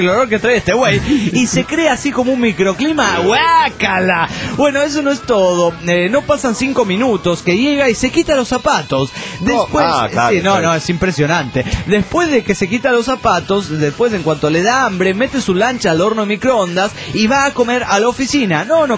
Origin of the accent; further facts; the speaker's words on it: Coronel Pringles, Buenos Aires Province, Argentina; de Coronel Pringles, Argentina.